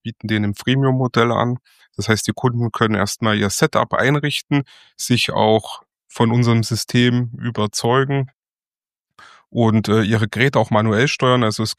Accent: Thuringia, Germany; now in Bavaria, Germany; Ich komme eigentlich aus Thüringen, bin dort geboren, aufgewachsen, aber nach Bayern ausgewandert, sozusagen Richtung Berge, Richtung Süden.

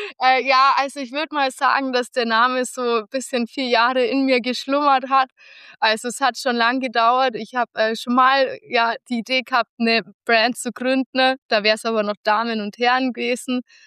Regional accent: Bavaria, Germany; Also ich komme ja aus Bayern und leider war der Hauptwohnsitz dann doch in Hessen.

